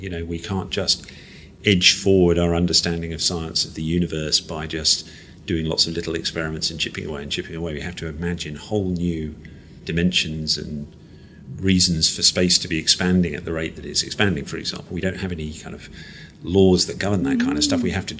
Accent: Malaysia; I grew up in Malaysia as a kid.

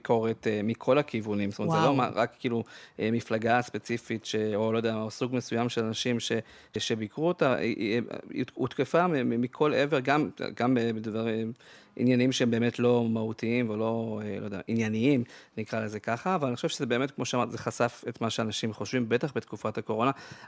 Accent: Jerusalem, Jerusalem District, Israel; כתבתי במאמר שאני בתור ירושלמי

